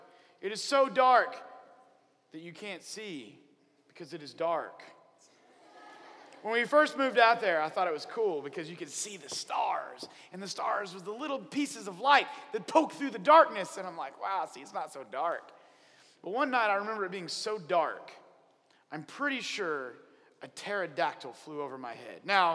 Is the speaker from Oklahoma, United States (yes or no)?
yes; Oklahoma, United States; also born or lived in White Deer, Texas; I grew up in Oklahoma, and when I grew up in Oklahoma, I grew up in southwest Oklahoma, and then a couple years I was out in the panhandle of Texas, a little town called White Deer, Texas.